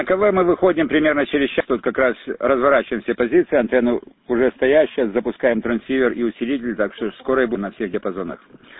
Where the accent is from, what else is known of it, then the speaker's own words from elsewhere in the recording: Crimea, Ukraine; я сам из Крыма